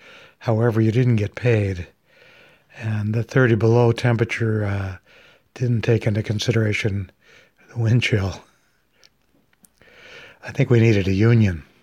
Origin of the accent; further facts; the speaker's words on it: New Hampshire, United States; I was from New Hampshire, and I didn't think it was particularly great weather.